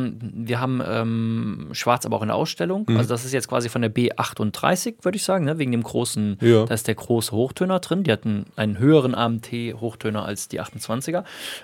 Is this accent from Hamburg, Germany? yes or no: no; Pünderich, Rhineland-Palatinate, Germany; damit wir also ein bisschen Tourismus fördernd auftreten hier für meine Heimat. So, Pünderich und Umgebung, Leute.